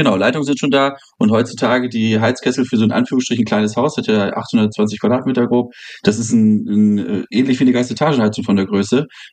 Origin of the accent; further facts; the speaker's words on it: Hamburg, Germany; ich komme ursprünglich aus Hamburg, das ist derselbe Architekt, der in den 90ern das Elternhaus gebaut hat, in dem ich aufgewachsen bin